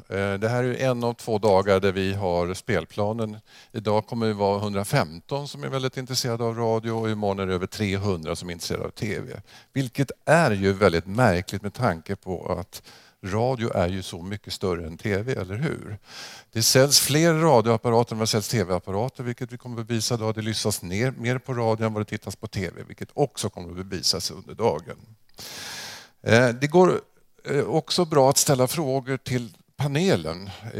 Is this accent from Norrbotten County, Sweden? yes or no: no; Kungshamn, Västra Götaland County, Sweden; Det är så att jag är från västkustdelen. Vi är närmare bestämt från Kungshamn innanför Smögen, ursprungligen min släkt.